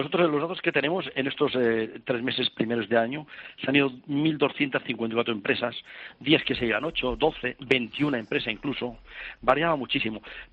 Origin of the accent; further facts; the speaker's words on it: Catalonia, Spain; Que somos catalanes y, en fin, hemos de aguantar. Hemos de aguantar. Yo creo que esta es nuestra tierra.